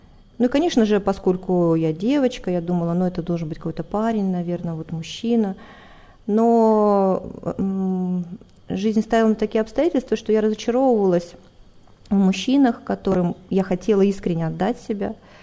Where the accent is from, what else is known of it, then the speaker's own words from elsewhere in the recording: Siberia, Russia; born there; Я родилась в России, в сибирской глубинке.